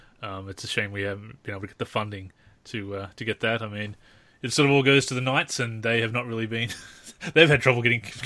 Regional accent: Newcastle, New South Wales, Australia; Again, I'd love to see it come back to my hometown of Newcastle so that I can go to some games

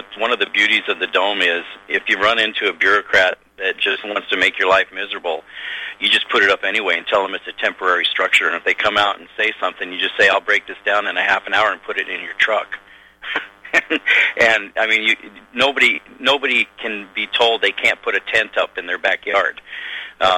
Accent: Ketchikan, Alaska, United States; when I was a kid, growing up in Ketchikan, Alaska, there's no roads in here into any of the towns in southeastern Alaska.

